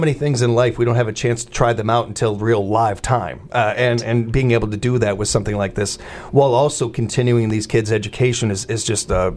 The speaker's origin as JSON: {"language": "English", "town": "Chicago", "region": "Illinois", "country": "United States", "tie": "born or raised there", "said": "I can't help but go back to my youth and growing up in Chicago and the way the school system was there."}